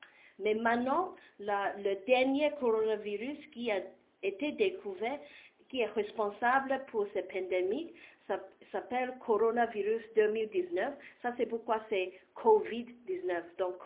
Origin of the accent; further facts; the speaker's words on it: Hong Kong; French is a second language; moved away as an adult; also born or lived in United Kingdom; now in Congo; Je suis d'origine de Hong Kong et aussi la Grande-Bretagne.